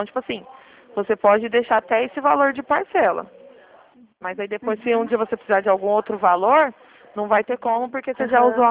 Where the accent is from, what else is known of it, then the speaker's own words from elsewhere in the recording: Ribeirão Preto, São Paulo, Brazil; eu falo de Ribeirão Preto. Eu sou do estado de São Paulo.